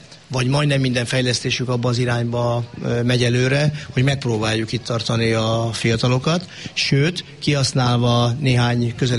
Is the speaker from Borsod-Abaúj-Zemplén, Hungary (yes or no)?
no; Pápa, Veszprém County, Hungary; nem csak mi pápaiak vagyunk itt